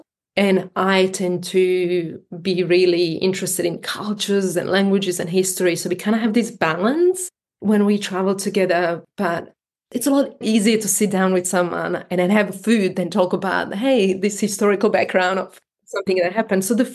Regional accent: Slovakia; I come from Slovakia, where our food, we eat what we have, and then maybe some Italian food came over. You know, I don't come from a country that's multicultural and leveled.

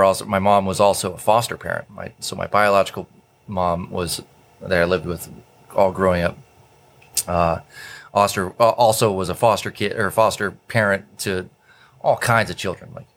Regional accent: Kennesaw, Georgia, United States; also born or lived in Long Island, New York; Yeah, I was born in New York. And there was a hurricane in 1985, like that fall. And my parents were like, let's move to Georgia from Long Island, New York. So there was this little town in metro Atlanta, Kennesaw.

